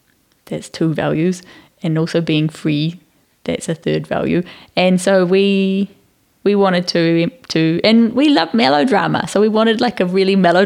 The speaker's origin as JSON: {"language": "English", "town": "Dunedin", "region": "Otago", "country": "New Zealand", "tie": "born or raised there", "moved": "as an adult", "lives_now": "Wellington, New Zealand", "said": "I was born in Dunedin and raised there, and left Dunedin when I was 30 to move to Wellington."}